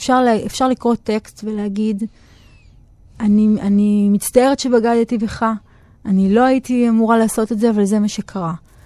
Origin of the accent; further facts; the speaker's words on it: Central District, Israel; היא לא בדיוק אני, כי אני מהמרכז.